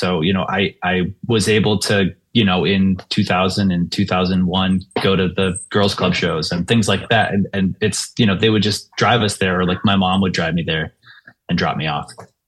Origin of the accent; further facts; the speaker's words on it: Pittsfield, Massachusetts, United States; So I grew up in Pittsfield, moved around a little bit when I was younger, like outside of Pittsfield, and then came back, I think right before like fourth grade.